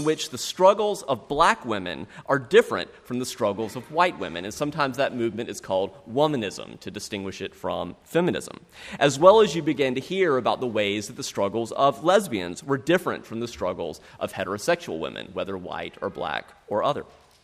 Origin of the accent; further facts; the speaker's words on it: South Carolina, United States; I was not taught about Stonewall growing up as a child in South Carolina in the public school system.